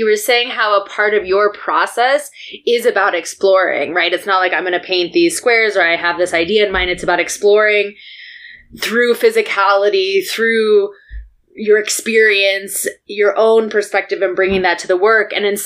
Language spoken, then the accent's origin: English; Tucson, Arizona, United States; So I grew up in Tucson. Yeah, yeah, yeah. So I know what like growing up in the desert's like.